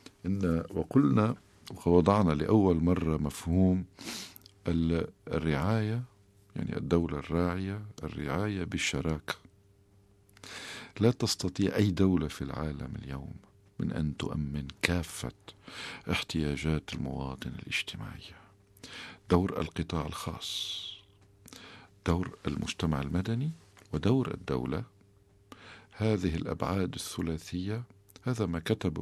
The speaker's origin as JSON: {"language": "Arabic", "country": "Lebanon"}